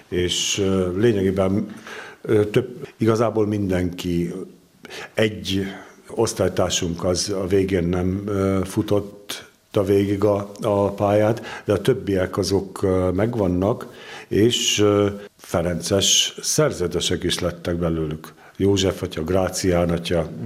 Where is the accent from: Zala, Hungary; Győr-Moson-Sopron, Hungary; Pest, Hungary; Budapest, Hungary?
Zala, Hungary; Nagykanizsa; Nagykanizsai vagyok, és a Szent József plébániához tartoztunk, az volt a régi ferences templom